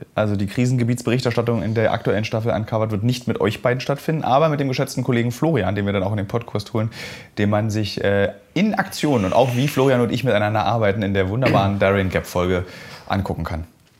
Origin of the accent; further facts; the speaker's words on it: Berlin, Germany; ich habe in meinen 38 Jahren als Berliner, der nach Brandenburg fährt, noch nie irgendwo einen Kaffee bekommen.